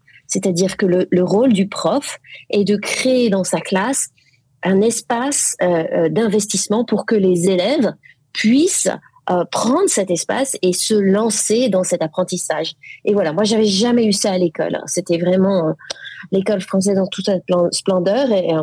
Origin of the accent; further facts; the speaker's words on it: France; J'ai grandi en France.